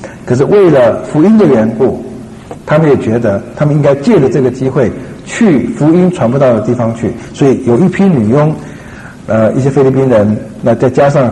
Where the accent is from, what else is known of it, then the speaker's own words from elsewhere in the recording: China; 身为一个中国人会觉得很悲哀。